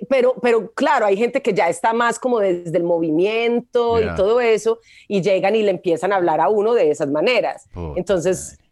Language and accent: Spanish; Colombia; yo vengo de Colombia. Allá todavía no estamos como tan avanzaditos sí.